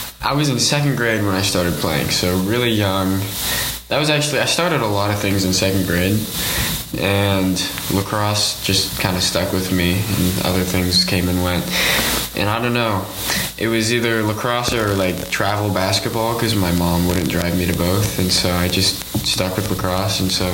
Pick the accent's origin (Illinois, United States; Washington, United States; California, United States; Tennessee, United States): Washington, United States; Wenatchee; also born or lived in South Korea; I was born in South Korea, but I was adopted and brought back to the United States, Washington State, at a very young age. So I grew up in Washington State, small town called Wenatchee.